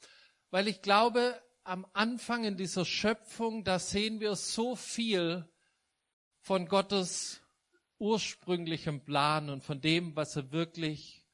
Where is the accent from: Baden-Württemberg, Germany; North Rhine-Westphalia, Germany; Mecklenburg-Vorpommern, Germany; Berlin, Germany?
Baden-Württemberg, Germany; Stuttgart; now in Saxony, Germany; Wir kommen ursprünglich, also die Svenja und ich, wir kommen beide aus dem Stuttgarter Großraum.